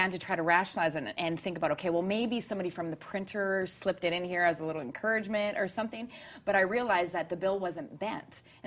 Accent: Canada; even though I'm Canadian.

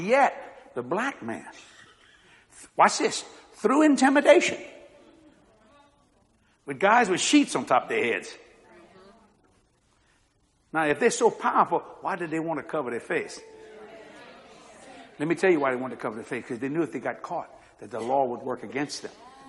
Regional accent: Louisiana, United States; I'm a Cajun from South Louisiana.

